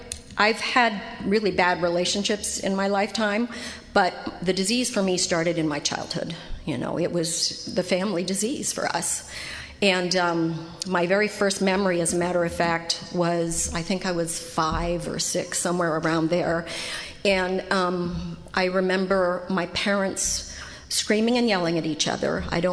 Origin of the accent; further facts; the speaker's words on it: Pennsylvania, United States; born there; I'm not from California originally. I was born in the state of Pennsylvania.